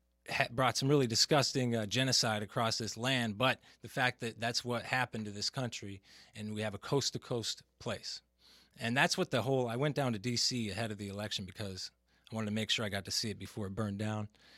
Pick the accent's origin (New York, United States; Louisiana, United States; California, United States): California, United States; And I admit that because I come from California, but I live out here now.